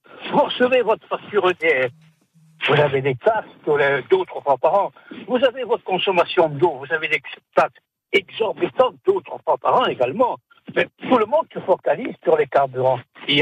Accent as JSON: {"language": "French", "region": "Corsica", "country": "France", "said": "surtout chez nous en Corse"}